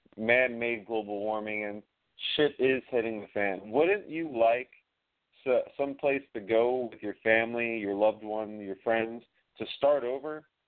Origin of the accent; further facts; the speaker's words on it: Miami, Florida, United States; now in Central Florida, United States; We grew up together in Miami. It was just by luck we ended up here in Central Florida together, working together on this new chapter.